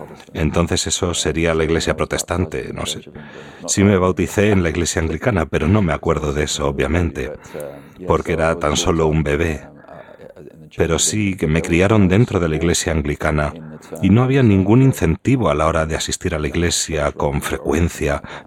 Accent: London, United Kingdom; Spanish is a second language; also born or lived in Channel Islands; now in Ireland; soy de Londres. Crecí en Londres como niño. Estuve ahí alrededor de 13 años. Luego me trasladé a las Islas del Canal durante 5 años y luego volví a Londres, así que me he movido bastante. Y ahora llevo los últimos 2 años en Irlanda

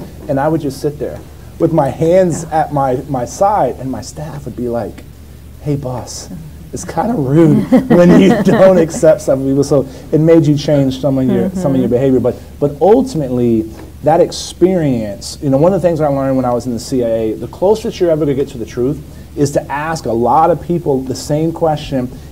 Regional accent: Texas, United States; In my home state of Texas, we just went through primary season.

